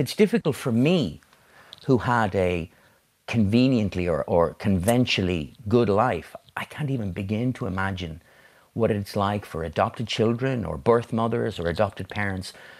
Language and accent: English; County Dublin, Ireland; born there; I found out that I was born in St. Patrick's Mother and Baby Home on the Navan Road, which had previously called Pellettstown. And it was the largest mother and baby home in the state.